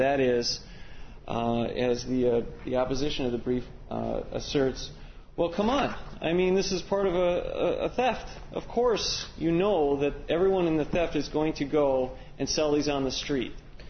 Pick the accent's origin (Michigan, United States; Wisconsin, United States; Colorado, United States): Wisconsin, United States; Madison; from Madison, Wisconsin.